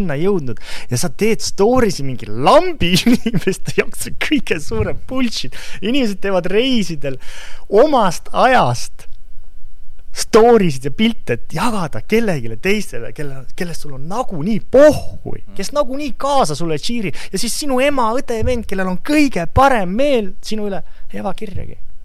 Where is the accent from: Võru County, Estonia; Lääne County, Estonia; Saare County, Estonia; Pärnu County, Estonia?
Pärnu County, Estonia; Surju; kuna ma olen pärit siis Pärnumaalt Surjust, metsa seest